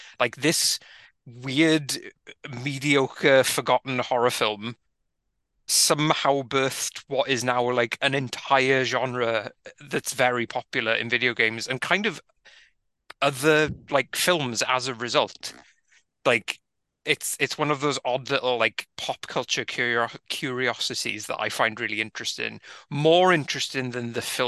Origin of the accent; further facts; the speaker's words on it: United Kingdom; as British people, generally we appear as ghosts to most other people from other countries.